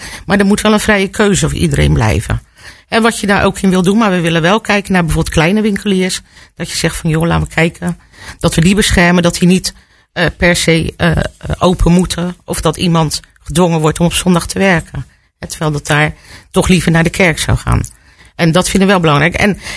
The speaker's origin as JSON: {"language": "Dutch", "town": "Rotterdam", "region": "South Holland", "country": "Netherlands", "tie": "born there", "said": "Ik ben op Rotterdam-Zuid geboren."}